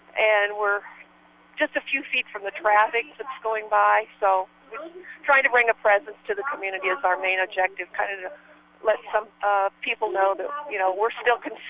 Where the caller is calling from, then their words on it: Champaign, Illinois, United States; I'm calling from Champaign, Urbana, Illinois.